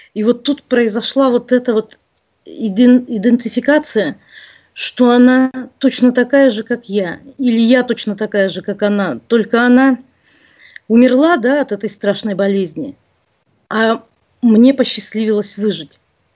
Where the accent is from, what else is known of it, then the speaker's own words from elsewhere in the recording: Siberia, Russia; Я сама из Сибири, издалека.